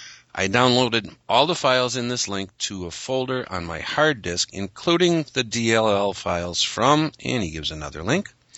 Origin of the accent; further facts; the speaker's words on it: Australia; I am from Australia.